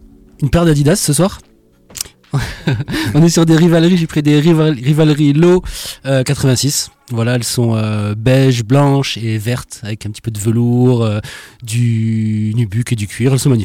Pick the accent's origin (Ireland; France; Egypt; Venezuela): France; Marseille, Provence-Alpes-Côte d'Azur; je suis marseillais, moi je suis pas alsacien.